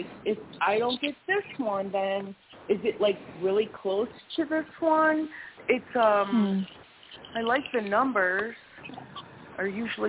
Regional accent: Illinois, United States; now in Wisconsin, United States; I am in Wisconsin, but I'm from Illinois.

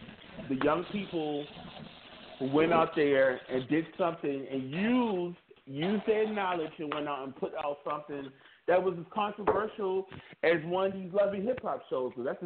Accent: Baltimore, Maryland, United States; I wasn't born in Baltimore, but I'm from Baltimore. And I was proud to be a Baltimorean

